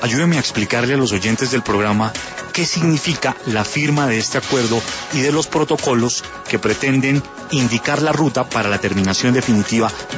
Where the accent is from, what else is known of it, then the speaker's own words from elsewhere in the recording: Colombia; Felicitaciones como colombiano